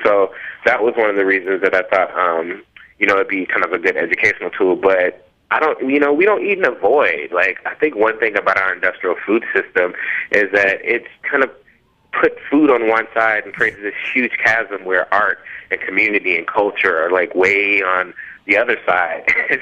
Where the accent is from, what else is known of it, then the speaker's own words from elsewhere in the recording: Memphis, Tennessee, United States; I grew up in Memphis, Tennessee, like deep south, and in Memphis, like the major staple is barbecue.